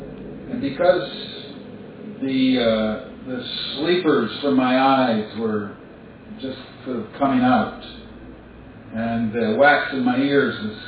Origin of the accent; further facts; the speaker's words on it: United Kingdom; I was ashamed, as a British historian, that I did not know what Magna Carta was